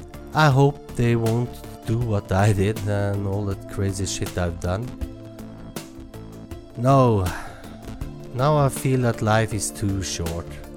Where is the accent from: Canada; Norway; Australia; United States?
Norway; English is a second language; what a strange accent he has, it's because I'm from Norway, I live in Norway, and probably will stay here as long as I live.